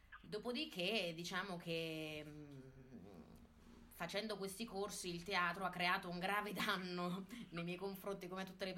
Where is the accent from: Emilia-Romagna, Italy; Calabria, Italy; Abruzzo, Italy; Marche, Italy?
Abruzzo, Italy; Teramo; moved away as an adult; io sono abruzzese, sono di Teramo, sono partita alla volta di Milano e mi sono diplomata all'Accademia d'Arte Drammatica Paolo Grassi